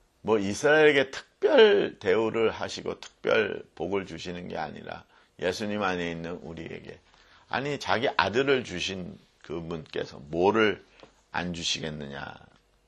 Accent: South Korea; 나는 한국인인데, 뭐야 나는?

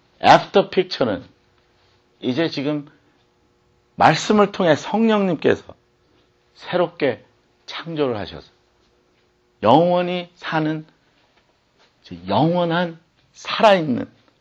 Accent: South Korea; 제가 세상식으로 말하면 한국에서 태어났습니다. 고향이 한국이에요.

